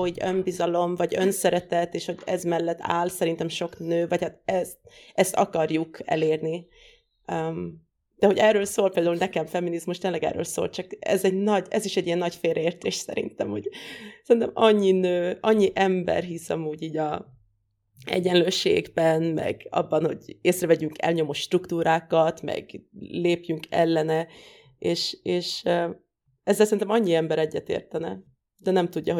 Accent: Sweden; én Svédországban nőttem fel

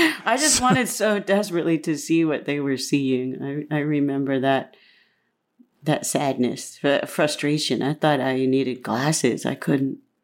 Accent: Georgia, United States; born there; I was born in Georgia. I lived on a commune when I was little.

